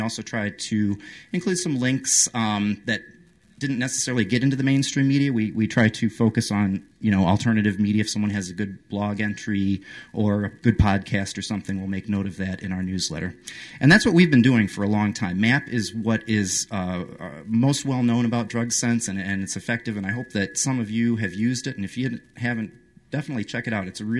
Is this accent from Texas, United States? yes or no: no; Chicago, Illinois, United States; I'm from Chicago.